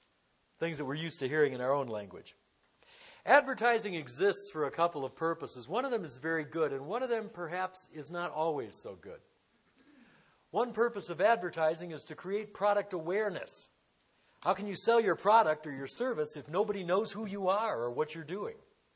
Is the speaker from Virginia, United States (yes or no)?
no; Detroit, Michigan, United States; Growing up in Detroit, if you had a home, chances were the mortgage was paid in part because you were associated with the auto industry.